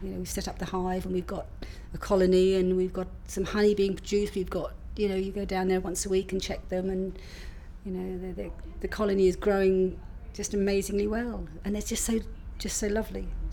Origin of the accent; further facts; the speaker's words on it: South East England, United Kingdom; When I grew up in Kent on the farm